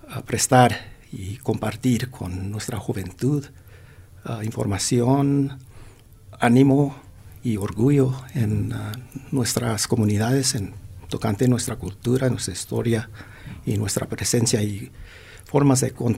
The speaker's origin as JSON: {"language": "Spanish", "town": "Los Sauces", "region": "Colorado", "country": "United States", "tie": "born or raised there", "said": "criado en Los Sauces, Colorado, un pueblito al sur de Alamosa, donde estamos radicando ahorita."}